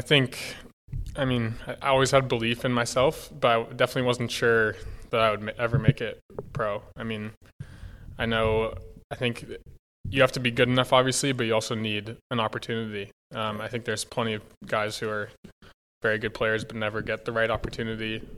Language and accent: English; Seattle, Washington, United States; born and raised in Seattle, actual Seattle. I played for Seattle United for like the first year it was started as a club. Played high school soccer here.